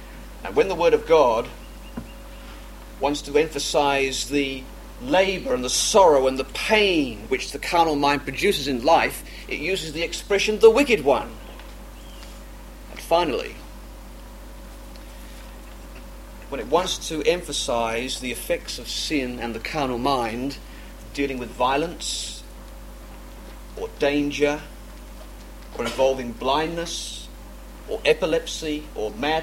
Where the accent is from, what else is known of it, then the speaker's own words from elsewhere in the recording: England, United Kingdom; born there; I'm English born, so we're okay.